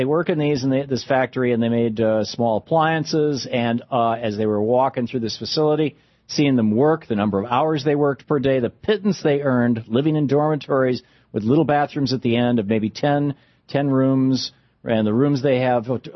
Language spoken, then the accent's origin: English; United States; born there; And I'll tell you, I was born white in America. I was not born a wealthy family.